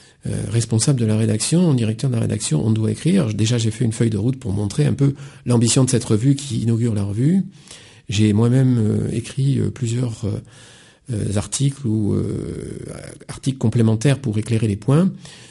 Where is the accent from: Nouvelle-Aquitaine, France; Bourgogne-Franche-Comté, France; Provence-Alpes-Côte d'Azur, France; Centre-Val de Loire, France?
Nouvelle-Aquitaine, France; Bordeaux; also born or lived in Ardèche; puisque je suis bordelais, je me suis installé en Ardèche pour avoir une vraie nature